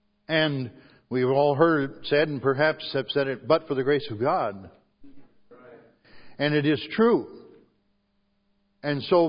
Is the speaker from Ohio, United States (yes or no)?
yes; Ohio, United States; moved away; We're actually both from Ohio. We were transplanted up here long enough ago to where we root for the Tigers.